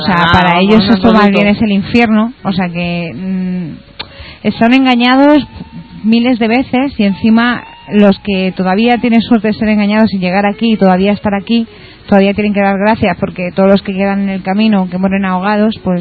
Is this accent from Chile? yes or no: no; Morocco; yo soy marroquí, le digo